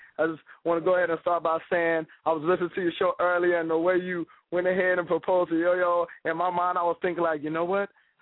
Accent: Miami, Florida, United States; born there; now in South Carolina, United States; I was born in Miami. I live in South Carolina.

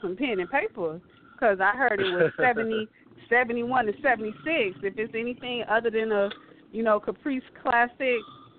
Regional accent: Florida, United States; growing up in South Dade

